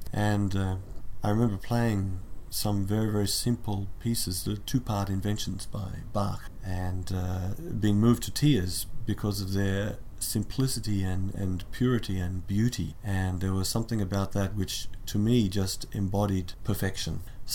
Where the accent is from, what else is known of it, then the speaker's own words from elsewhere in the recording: Canberra, Australian Capital Territory, Australia; and I'm from Canberra, Australia.